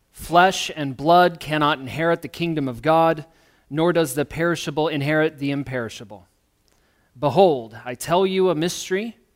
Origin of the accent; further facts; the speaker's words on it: Michigan, United States; I'm from Michigan, okay?